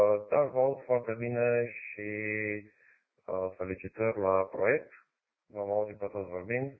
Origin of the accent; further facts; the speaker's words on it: Brașov, Brașov County, Romania; și sunt original din Brașov.